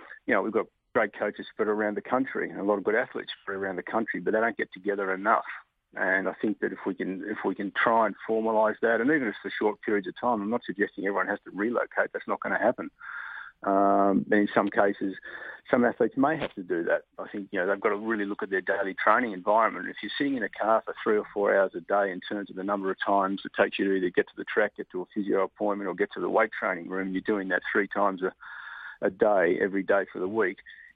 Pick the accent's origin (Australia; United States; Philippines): Australia; Hawthorn, Victoria; moved away as an adult; now in Canberra, Australia; But being a Melbourne boy through and through, born and bred in Hawthorn, it was a bit of a culture shock.